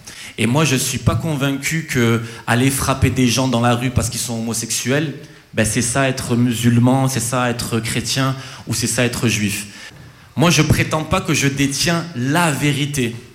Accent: France; born there; Donc moi, je suis d'origine tunisienne, hein, je suis né en France. Alors je suis français, mais mes parents, ils sont originaires de Tunisie.

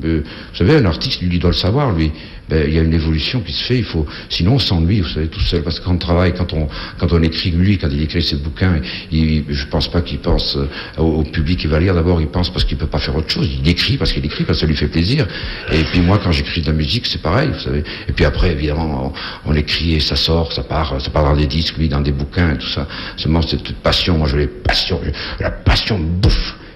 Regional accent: Monaco; je suis certainement d'origine italienne, puisque à Monaco, je suis monégasque, et autrefois c'était génois tout ça, et mes grands-parents étaient italiens, sauf ma grand-mère maternelle.

